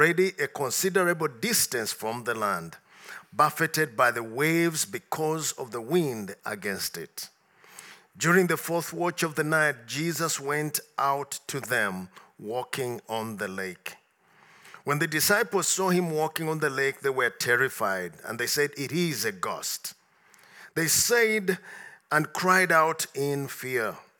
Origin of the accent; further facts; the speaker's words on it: Uganda; Now, I come from Uganda, and we have a very big lake.